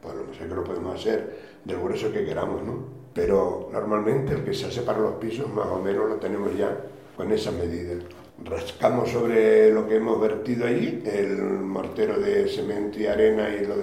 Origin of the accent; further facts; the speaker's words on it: Tazacorte, Canary Islands, Spain; con llamarme a mi teléfono a La Palma, Tachacorte, que es mi pueblo, allí estaré.